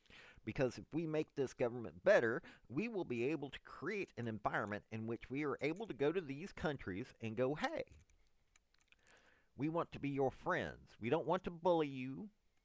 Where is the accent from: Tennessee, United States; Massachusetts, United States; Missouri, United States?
Tennessee, United States; It's not because he's from Alabama. I'm from Tennessee.